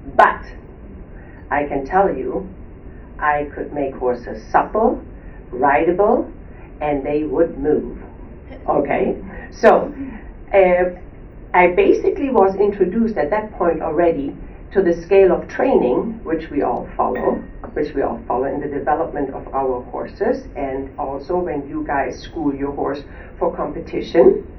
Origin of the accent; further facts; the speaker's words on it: Germany; English is a second language; I was born and raised in Germany on a little farm. My father was a breeder. My family loved horses